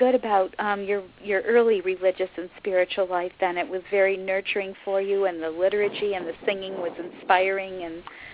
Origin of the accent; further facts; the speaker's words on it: Syracuse, New York, United States; Sister, I grew up on Jasper Street in Syracuse, New York, which there was a church right along, very near my street, right on Park Street, called Holy Trinity.